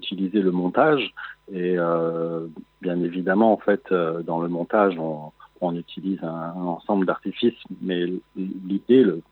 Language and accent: French; France; born or raised there; now in Israel